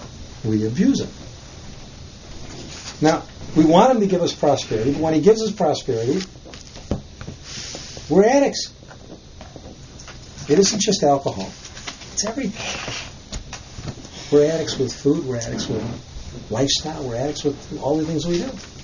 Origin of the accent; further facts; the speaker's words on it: United States; Because I'm an American.